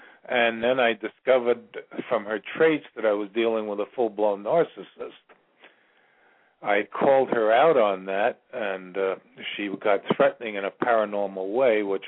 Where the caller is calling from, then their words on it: Virginia, United States; I'm calling from Virginia.